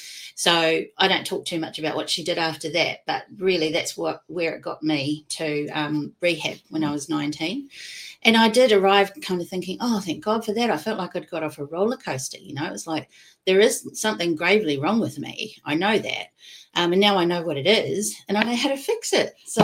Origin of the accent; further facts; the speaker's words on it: Australia; It was just part of the culture of growing up in Australia in the 1970s.